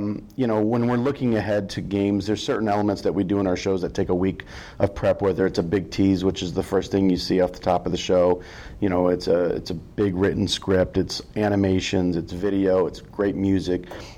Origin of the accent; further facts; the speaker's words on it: Fort Bragg, North Carolina, United States; also born or lived in Japan / Germany / Connecticut; I'm an Army brat. So I was born in Japan. I've lived in Germany for a year and a half. I spent most of my younger years in Fort Bragg, North Carolina, and then ultimately moved to Connecticut to live with my grandparents